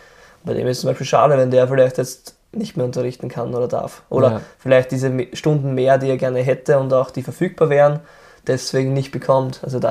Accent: Lower Austria, Austria; Bei uns im Waldviertel sagt man was anderes

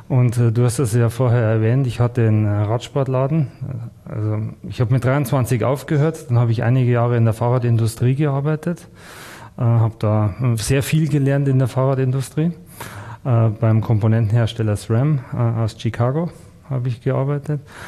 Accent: Bruckmühl, Bavaria, Germany; born there; Ich bin gebürtiger Bruckmühler, ja, also bei Bad Aibling.

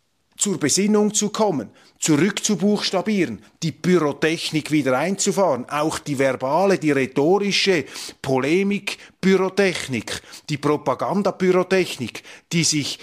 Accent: Switzerland; als Schweizer ist mir diese Grossmachtpolitik unheimlich

